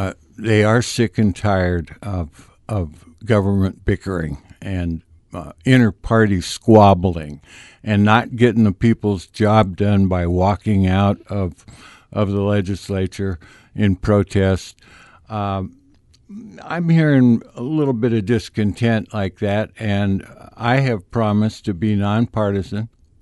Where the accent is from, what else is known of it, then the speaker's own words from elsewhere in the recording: Oregon, United States; the Umpqua, which is where I grew up originally. I came from the Umpqua.